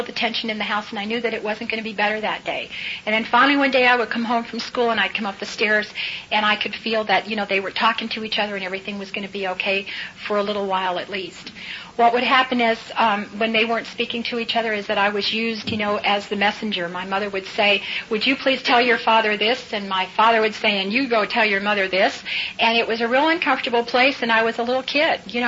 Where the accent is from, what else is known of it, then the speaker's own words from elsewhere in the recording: Chicago, Illinois, United States; born there; I was born in Chicago, Illinois